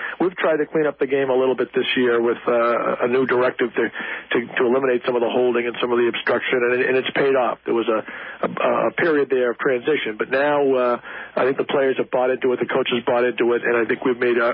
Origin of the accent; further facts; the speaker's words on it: Arlington, United States; Well, the first thing, I grew up in Arlington, you know, and just to be on the high school team was a big deal.